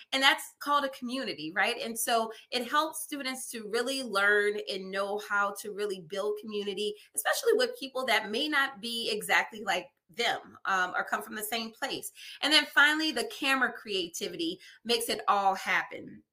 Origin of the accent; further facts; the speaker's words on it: New Orleans, Louisiana, United States; As Sarah mentioned … My hometown is New Orleans, Louisiana.